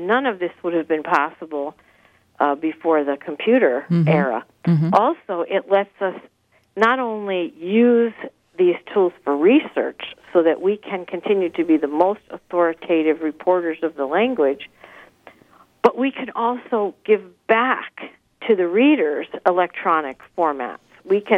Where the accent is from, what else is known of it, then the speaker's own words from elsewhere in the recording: Connecticut, United States; now in Upstate New York, United States; I live in upstate New York now, but I come from the Connecticut shoreline.